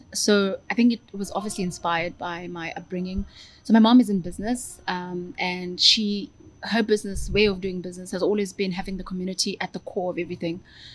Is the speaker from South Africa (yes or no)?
yes; Lusikisiki, Eastern Cape, South Africa; highlighting that I'm from Lusikisiki and the work that I do as a business. I find that Lusikisiki is one of the towns